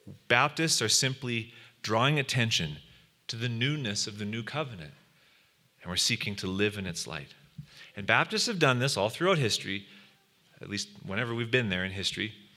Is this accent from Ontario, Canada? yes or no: no; Saskatchewan, Canada; now in Alberta, Canada; I'm from Saskatchewan, I can make that joke.